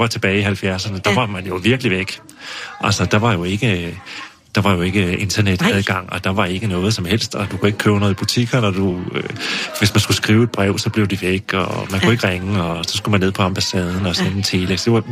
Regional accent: Region of Southern Denmark, Denmark; Jeg kommer op fra Nordfyn, ude fra pløjemarken, ikke?

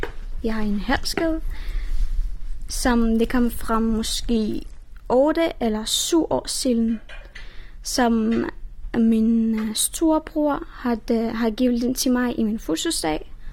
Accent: Afghanistan; now in Denmark; Jeg er 16 år, og jeg kommer fra Afghanistan.

